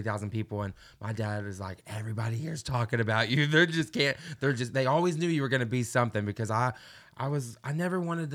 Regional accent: Arkansas, United States; moved away as an adult; also born or lived in Tampa, Florida; now in Nashville, United States; Like I said, I'm originally from Arkansas, and then I moved, after I graduated high school, I moved to Tampa, Florida for a few years.

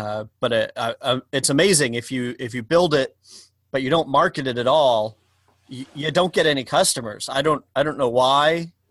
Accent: Northeast, United States; I grew up in the Northeast, and so this feels like home, even though it's a few hours away.

